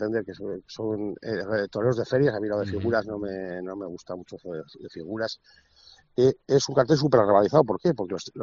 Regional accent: Navarre, Spain; Para nosotros, como navarros, es un orgullo

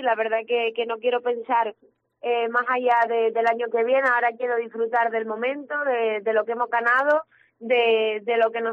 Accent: Canary Islands, Spain; moved away; also born or lived in Burgos / Huelva; Desde que salí de Gran Canaria cuando era joven, pues eso, estuve 2 años en Burgos, 2 años en Huelva

